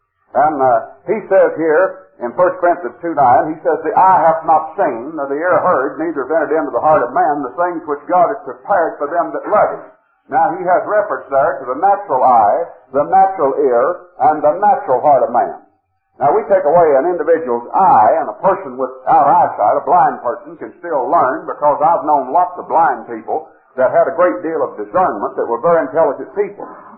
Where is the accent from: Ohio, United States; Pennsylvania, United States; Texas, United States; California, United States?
Texas, United States; Being a Texan and a preacher, I've caught two-thirds of it.